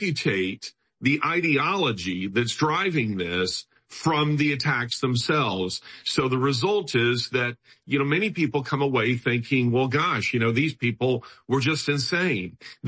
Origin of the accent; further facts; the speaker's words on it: American South, United States; So, for instance, me growing up in the American South, grew up going to high school with a gun rack, in the back window.